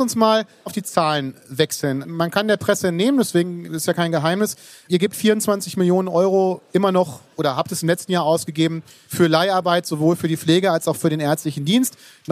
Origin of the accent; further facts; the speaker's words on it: Lower Saxony, Germany; ich muss ja als Niedersachse und Nordrhein-Westfalen mal gucken, wo liegt Aschaffenburg.